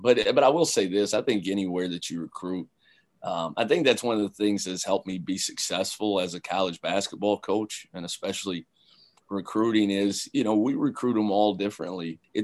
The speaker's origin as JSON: {"language": "English", "town": "London", "region": "Kentucky", "country": "United States", "tie": "born or raised there", "said": "I grew up in London, Kentucky, and I wasn't a good player."}